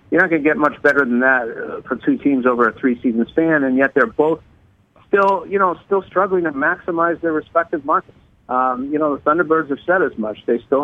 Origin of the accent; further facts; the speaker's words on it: Laval, Quebec, Canada; also born or lived in Montreal; I grew up in Montreal, and I could tell you, you know, right outside of Montreal, I grew up at Laval